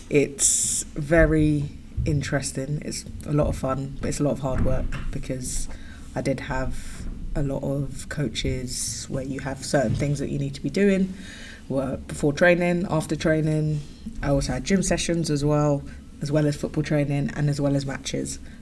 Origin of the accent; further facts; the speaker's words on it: Tulse Hill, London, United Kingdom; I grew up in South London, so I went to school in this place called Tulse Hill. It's near Brixton.